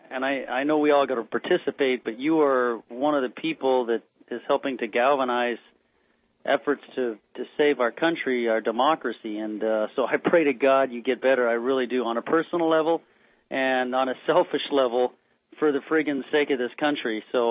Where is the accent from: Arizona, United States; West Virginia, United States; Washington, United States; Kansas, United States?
Arizona, United States; I'm from Arizona. I remember what I was doing when Pat Tillman was killed.